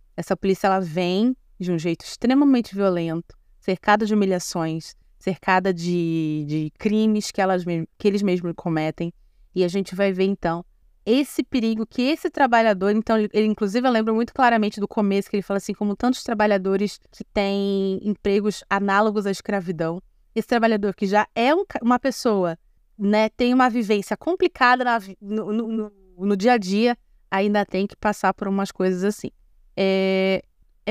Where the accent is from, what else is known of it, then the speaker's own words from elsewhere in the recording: North Region, Brazil; que tem muito no norte do Brasil, de onde eu venho